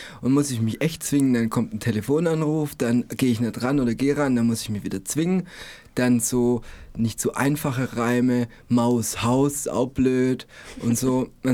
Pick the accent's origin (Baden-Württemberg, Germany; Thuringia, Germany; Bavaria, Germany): Baden-Württemberg, Germany; Stuttgart; ich komme aus Stuttgart, wie man hören tut.